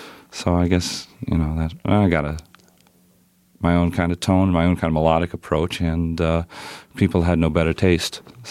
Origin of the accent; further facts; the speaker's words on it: New York, United States; Yeah, I grew up in Westchester County.